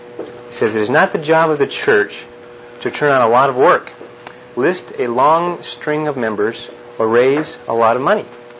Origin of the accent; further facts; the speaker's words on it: Enid, Oklahoma, United States; I'm from Enid. I'm the NAV rep up in Enid.